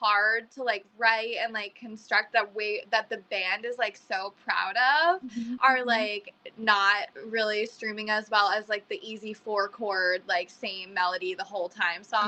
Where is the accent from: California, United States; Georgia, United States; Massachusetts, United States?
Massachusetts, United States; I have some friends from the festival scene because I'm from Massachusetts and my band is from New Hampshire